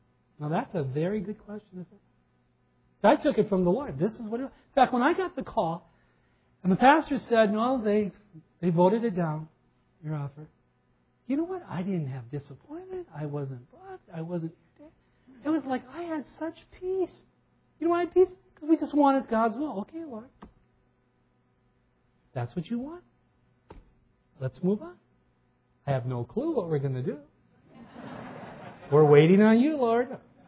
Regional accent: Minnesota, United States; I mean, that's a description of where I grew up on the Iron Range.

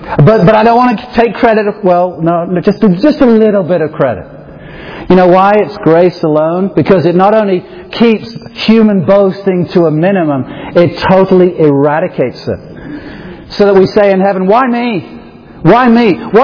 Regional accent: England, United Kingdom; I mean, as an Englishman, what's up with that? He chose Israel when he could have waited for us English people to come.

